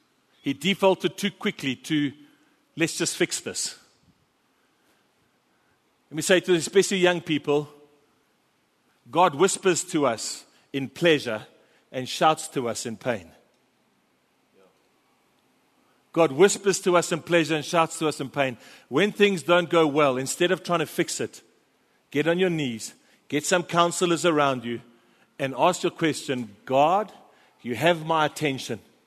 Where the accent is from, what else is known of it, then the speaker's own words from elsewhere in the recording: England, United Kingdom; one, because I'm English, and two